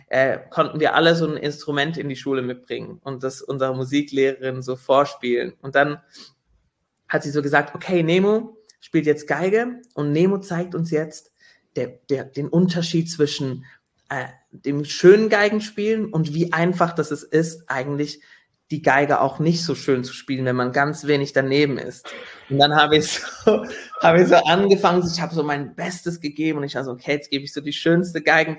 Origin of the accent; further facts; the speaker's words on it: Biel, Bern, Switzerland; mit 9 habe ich angefangen, in der Jugendoper mitzuspielen in Biel, in meiner Heimatstadt.